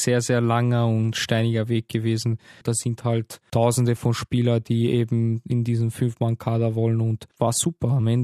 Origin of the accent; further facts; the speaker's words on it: Spain; German is a second language; now in Austria; ich bin ein Spanier living in Österreich.